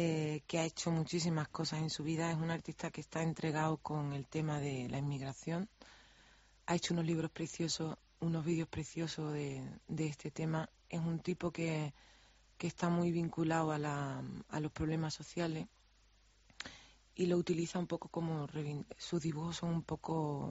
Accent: Andalusia, Spain; yo soy de Andalucía, como tú te puedes dar cuenta.

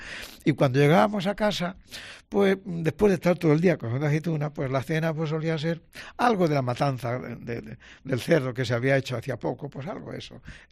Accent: Madridejos, Castilla-La Mancha, Spain; Yo soy de, como antes decía, de un pueblo de Toledo, de Madridejos, de La Mancha, y en mi pueblo, mis padres eran agricultores

